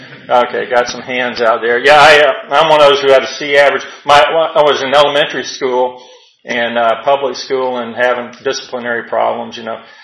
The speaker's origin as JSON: {"language": "English", "region": "Georgia", "country": "United States", "tie": "born there", "said": "I was born in Georgia Baptist Hospital in 1955. I'm 63 years old"}